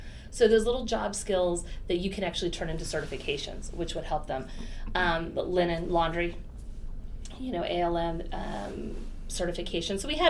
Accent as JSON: {"language": "English", "region": "California", "country": "United States", "tie": "born or raised there", "said": "Yeah, I am born and raised in California, but raised by a Pittsburgh mom."}